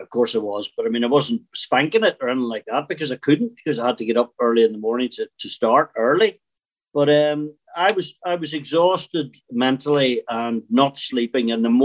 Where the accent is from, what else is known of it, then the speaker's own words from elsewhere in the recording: Northern Ireland, United Kingdom; I grew up where I grew up in Northern Ireland, so you're always pretty sanguine about stuff. And you know, I've seen things, and everybody of my age, I'm 61, so we grew up right through the thick of it.